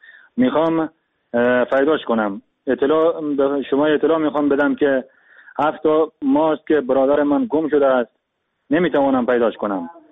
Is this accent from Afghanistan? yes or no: yes; Afghanistan; now in Turkey; من از افغانستان اومدم به ترکیه.